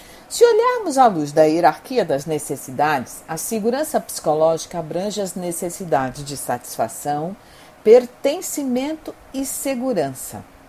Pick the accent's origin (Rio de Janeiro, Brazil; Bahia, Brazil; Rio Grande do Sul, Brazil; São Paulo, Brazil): Rio de Janeiro, Brazil; born there; sou carioca de nascença e paulista de coração.